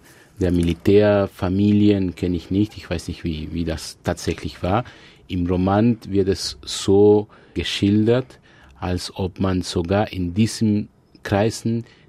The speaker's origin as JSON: {"language": "German", "country": "Argentina", "said": "Also als Argentinier würde ich sagen, der mit der Geschichte vertraut ist"}